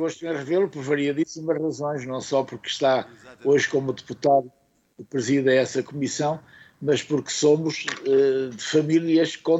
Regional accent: Caála, Huambo, Angola; Eu sou da Kaala, ali da região do Uambo.

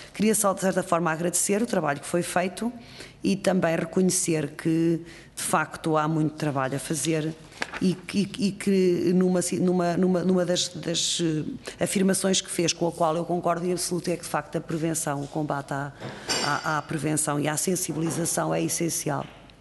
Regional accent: Norte, Portugal; apesar de ser autarca no Norte, portanto não estou, nem sou de Lisboa nem do Alentejo, sou mais do Norte

